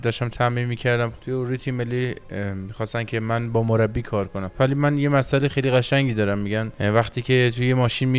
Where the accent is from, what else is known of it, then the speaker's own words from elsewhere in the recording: Iran; بنده تونستم به عنوان یه ایرانی بتونم هم رکورد المپیکو بزنم